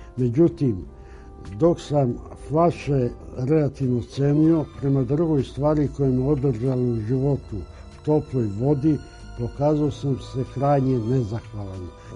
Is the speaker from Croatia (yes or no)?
no; Kragujevac, Šumadija and Western Serbia, Serbia; born there; Rođen sam na Svetog Savu 27. januara 1932. godine u Kragujevcu.